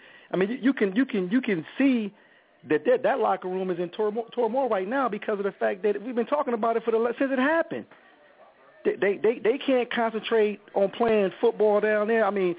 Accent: Cleveland, Ohio, United States; I'm a Buckeye, man. I'm from Cleveland, man. Born and raised, man.

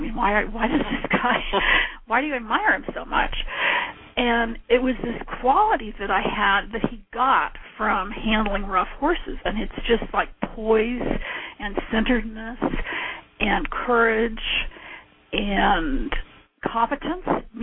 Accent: San Francisco, California, United States; when I was a kid, I was raised in San Francisco. I was on a hill.

